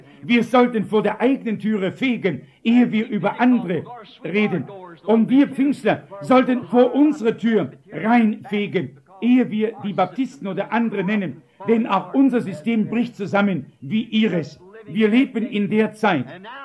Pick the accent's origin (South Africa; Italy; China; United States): United States; Arizona; Ich bin ja aus Arizona und ich habe eine der großen Schulen vor kurzem betrachtet